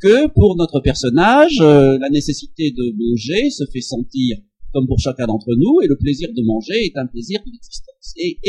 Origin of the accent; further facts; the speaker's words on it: Nouvelle-Aquitaine, France; comme on dit dans mon pays d'origine, la Charente.